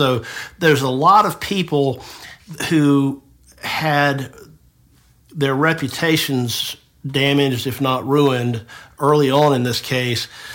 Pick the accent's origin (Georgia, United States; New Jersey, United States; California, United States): Georgia, United States; Tifton; I grew up in Tifton, so I know the area.